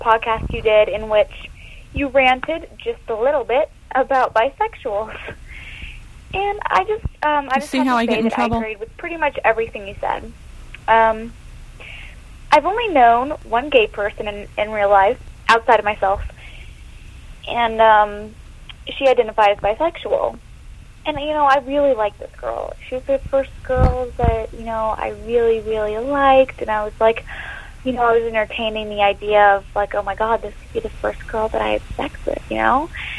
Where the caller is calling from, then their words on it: Lexington, Kentucky, United States; I'm calling you from Lexington, Kentucky